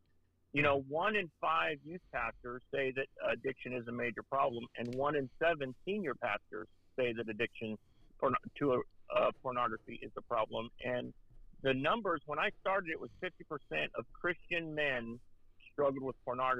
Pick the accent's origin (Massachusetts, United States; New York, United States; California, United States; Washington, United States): California, United States; also born or lived in Detroit / North Carolina; No, I was kind of all over the place. I was born in Detroit, grew up in California, spent 16 years in North Carolina, and now we're up in Michigan again.